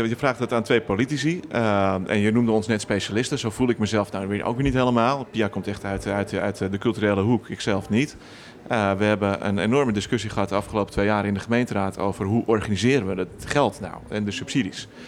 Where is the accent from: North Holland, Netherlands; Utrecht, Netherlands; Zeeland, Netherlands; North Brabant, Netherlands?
North Holland, Netherlands; Amsterdam; Ik denk altijd van, ja, we boffen maar als Amsterdammers.